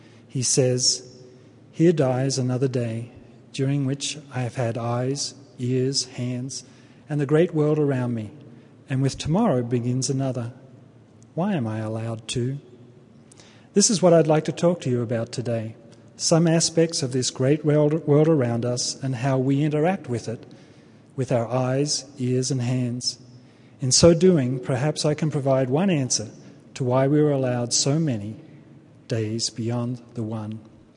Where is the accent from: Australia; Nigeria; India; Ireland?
Australia; I come from Australia, so that's why I think you talk funny.